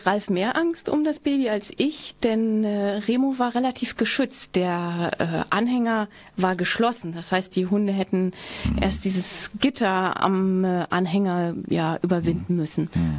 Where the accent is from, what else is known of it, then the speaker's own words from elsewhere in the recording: Neubrandenburg, Mecklenburg-Vorpommern, Germany; also born or lived in Görlitz; Geboren bin ich im schönen Sachsen in Görlitz, bin aber aufgewachsen in Mecklenburg-Vorpommern, in Neubrandenburg